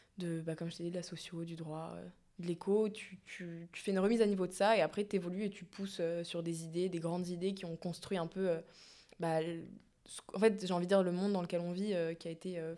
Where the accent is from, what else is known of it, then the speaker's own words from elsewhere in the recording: Metz, Grand Est, France; moi je venais de Metz